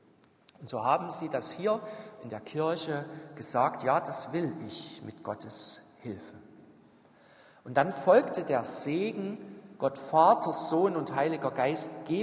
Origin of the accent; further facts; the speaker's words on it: Crimmitschau, Saxony, Germany; In meiner Heimatgemeinde in Grimmitschau, St. Johannes